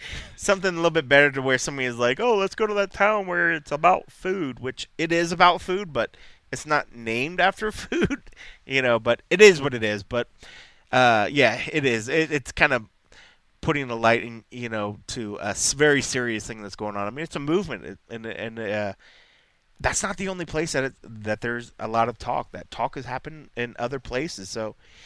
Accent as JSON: {"language": "English", "town": "Columbus", "region": "Ohio", "country": "United States", "tie": "born or raised there", "said": "You know, Columbus will be where I was raised. I can't say I was raised in Flavortown, you know."}